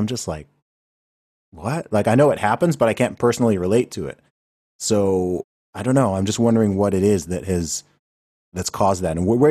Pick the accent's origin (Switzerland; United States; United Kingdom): United Kingdom; I'm British